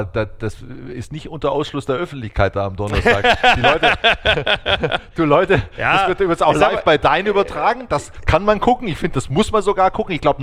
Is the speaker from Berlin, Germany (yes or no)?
no; Munich, Bavaria, Germany; Nee, ich komme aus München.